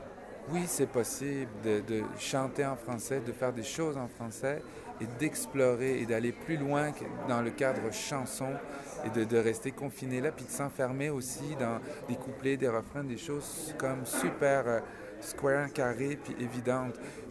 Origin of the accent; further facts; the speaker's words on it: Paris, Île-de-France, France; born there; qui ont bercé mon enfance parce que je suis né à Paris.